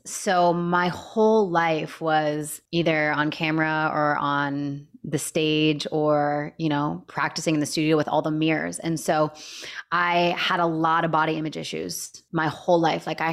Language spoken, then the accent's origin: English; Canada; I was living in Canada at the time. I'm Canadian.